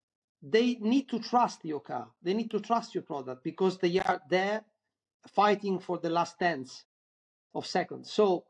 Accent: Catania, Sicily, Italy; English is a second language; I come from Sicily. My studies were done in Sicily, near the volcano Etna in Catania.

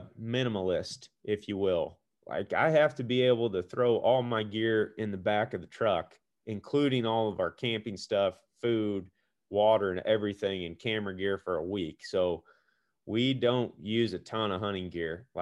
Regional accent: Iowa, United States; I mean, we're from Iowa and we hunt Iowa every year.

